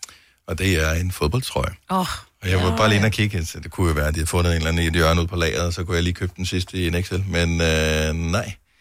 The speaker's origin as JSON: {"language": "Danish", "town": "Esbjerg", "region": "Region of Southern Denmark", "country": "Denmark", "tie": "born there", "said": "Vi har Kim med fra min fødeby, Esbjerg."}